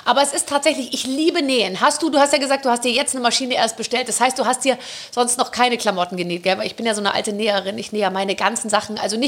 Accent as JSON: {"language": "German", "town": "Munich", "region": "Bavaria", "country": "Germany", "said": "Ja, ich bin ja aus München."}